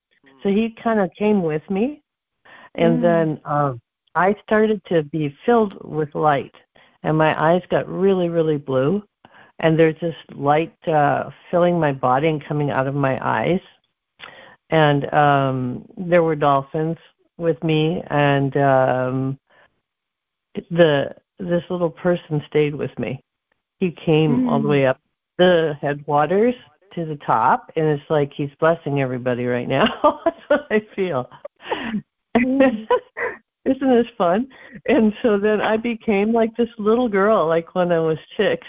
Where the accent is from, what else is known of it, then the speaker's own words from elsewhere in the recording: Watertown, Wisconsin, United States; I'm actually from Watertown, Wisconsin, not Watertown, New York.